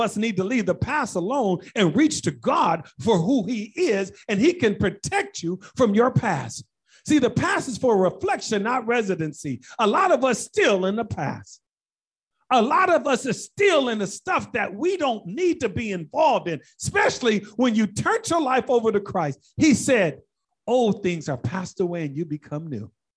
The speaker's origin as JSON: {"language": "English", "town": "Toledo", "region": "Ohio", "country": "United States", "tie": "born there", "said": "I was born in Toledo, Ohio. And sports out here is different than there."}